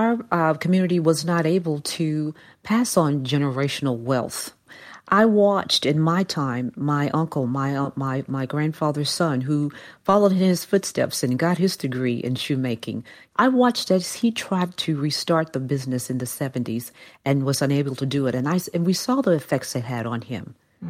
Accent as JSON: {"language": "English", "town": "Tulsa", "region": "Oklahoma", "country": "United States", "tie": "born or raised there", "said": "I grew up in the Greenwood community myself as a little girl."}